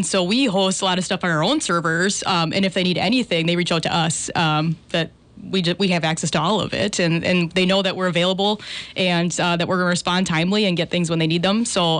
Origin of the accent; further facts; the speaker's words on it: Painesville, Ohio, United States; I was born and raised in Painesville.